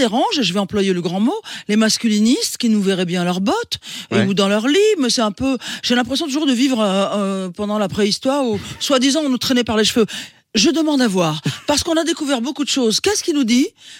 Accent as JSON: {"language": "French", "country": "Algeria", "tie": "born there", "also_born_or_lived": "Morocco", "said": "Je suis né en Algérie, voilà. J'ai vécu au Maroc."}